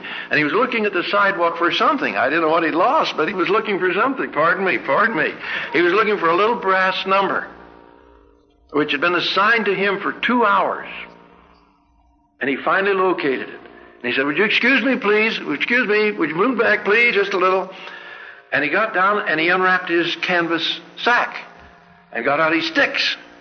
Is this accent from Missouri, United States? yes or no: no; California, United States; I was a missionary from California, and in those days there weren't very many missionaries going.